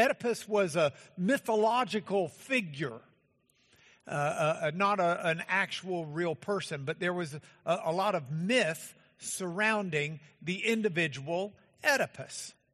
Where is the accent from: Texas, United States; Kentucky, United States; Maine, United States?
Texas, United States; Lubbock; I grew up in Lubbock, Texas, where, of course, all things cultural occur.